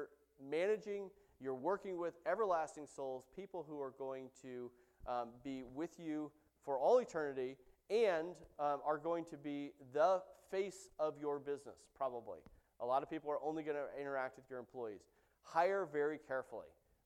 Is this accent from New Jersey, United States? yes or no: no; California, United States; I know how to do this stuff. I'm from California.